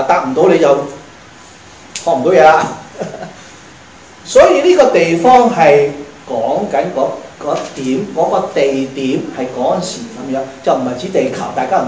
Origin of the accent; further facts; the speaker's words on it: China; 呢、这個概念係我哋中國人咧去諗係點樣去設計去做好佢。